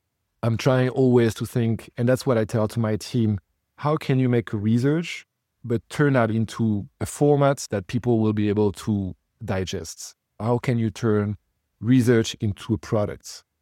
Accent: France; English is a second language; Growing up in France, there was this huge heritage of the modern era and Le Corbusier and all the moderns in the post-war kind of thing.

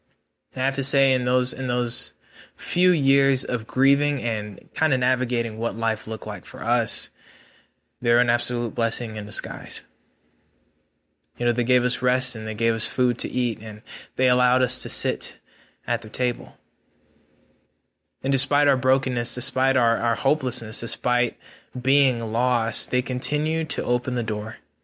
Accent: Galesburg, Illinois, United States; also born or lived in Florida; I was born and raised in Galesburg, Illinois. It's a small town kind of close to Chicago. I grew up there for about 7 years of my life before I moved all the way to Florida. And I lived in Florida until I was about 10 years old.

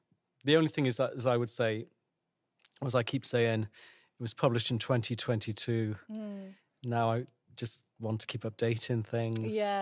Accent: Cardiff, Wales, United Kingdom; born there; accent: Welsh; I was born in Cardiff. My family lives just outside Cardiff in a town called Pontypridd. Came to university in London to study languages, Royal Holloway, which is part of London University.

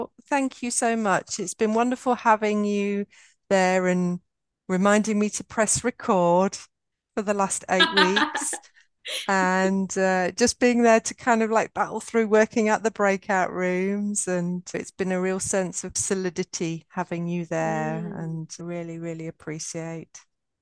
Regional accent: Derby, East Midlands, United Kingdom; Derby originally.

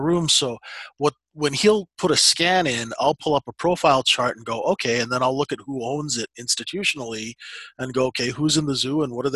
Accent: Canada; we're Canadian, man. You know, the potholes up here

